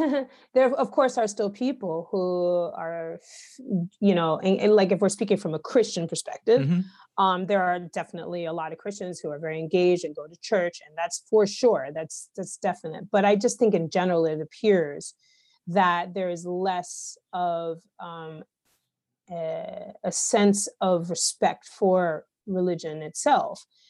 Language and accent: English; New York, United States; my answer is skewed from the perspective of growing up in America, so I can't say definitively this is an answer for outside of America. Yeah. And also bear in mind that I'm a New Yorker